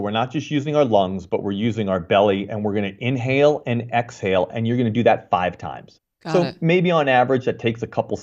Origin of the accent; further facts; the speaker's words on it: Pennsylvania, United States; like I grew up in Pennsylvania, so I love to visualize the beautiful fall foliage